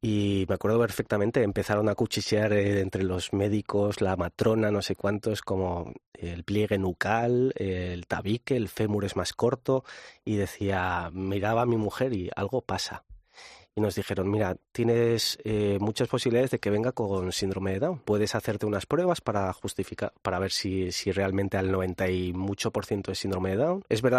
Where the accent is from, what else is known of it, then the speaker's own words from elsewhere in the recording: Pamplona, Navarre, Spain; Yo como español y como ciudadano, yo no soy de Madrid, soy de Pamplona